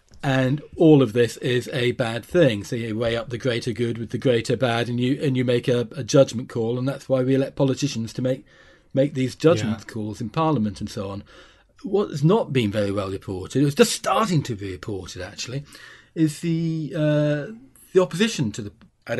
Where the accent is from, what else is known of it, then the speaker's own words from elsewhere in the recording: Bradford, Yorkshire and the Humber, United Kingdom; I'm a Bradford boy. I grew up in the Leeds Bradford area